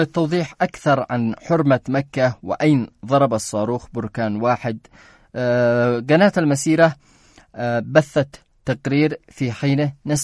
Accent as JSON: {"language": "Arabic", "country": "Yemen", "said": "وأن احنا أصبحنا كمسلمين كعرب كيمنيين أول من ناصر النبي"}